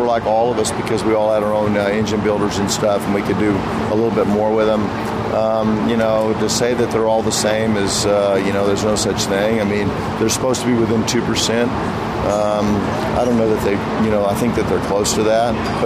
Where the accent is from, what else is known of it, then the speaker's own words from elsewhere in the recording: Texas, United States; born there; I mean, I was born in Texas, and they're like, you know, is it special to win here?